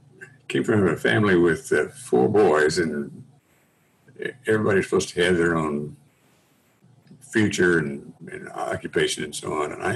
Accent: Oklahoma, United States; And growing up, I grew up out in Oklahoma. And so it's pretty flat land, you know

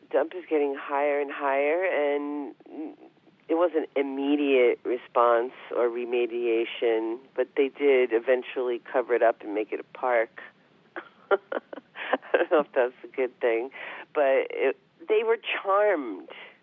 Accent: New York, United States; I had a best friend named Heidi Ashkenazi growing up in Long Island

